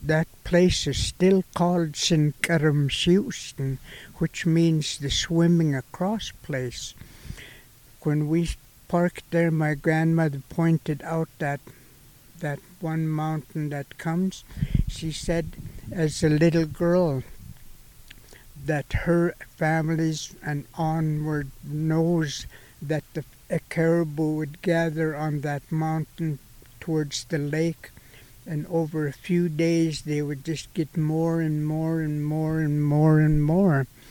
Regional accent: Penticton, British Columbia, Canada; I'm from Penticton. I was raised to do ceremony.

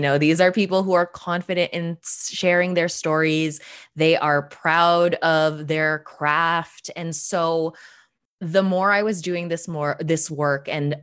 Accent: Canada; but as a Filipina Canadian, there's still so many questions about identity that I'm considering or that I find myself mulling over a lot.

